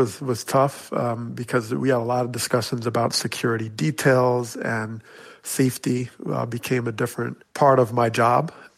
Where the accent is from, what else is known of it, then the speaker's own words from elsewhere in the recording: Teaneck, New Jersey, United States; My experience growing up in Teaneck, New Jersey, was very positive in how I saw an inclusive community.